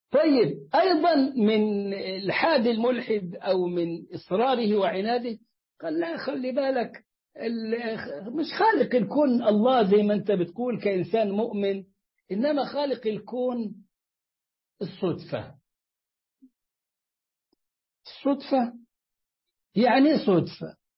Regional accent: Egypt

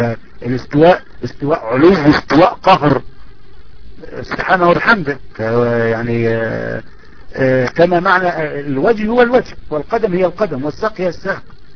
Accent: Egypt; يعني عندما يسمي ولده عبد الرحيم، ينادوا عندنا في مصر عبد الرحيم

